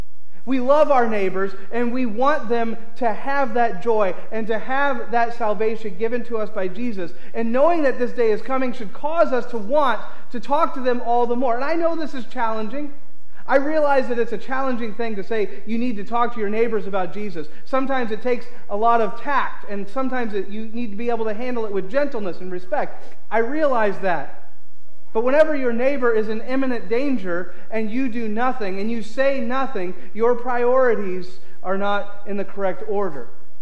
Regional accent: Missouri, United States; Now, I grew up in Missouri, and we have kind of the hills and the rocky shorelines and all that kind of fun and exciting stuff.

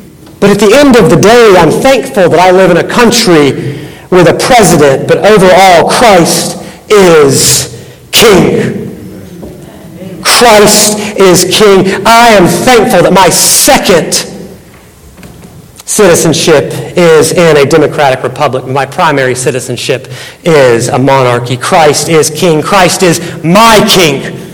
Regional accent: United States; I am so thankful to be an American.

